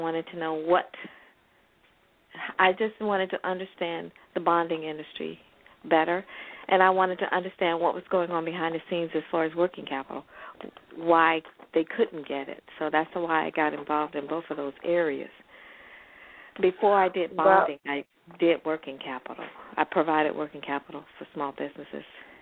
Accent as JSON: {"language": "English", "region": "Florida", "country": "United States", "tie": "born or raised there"}